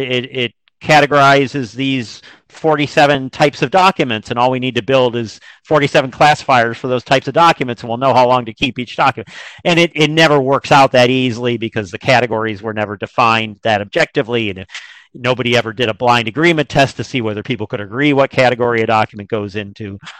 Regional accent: Chicago, Illinois, United States; and I grew up in Chicago, so I say the L.

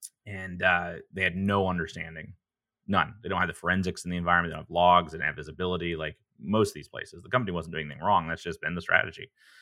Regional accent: Alabama, United States; I'm from Alabama originally. I was going to go to Auburn or Alabama.

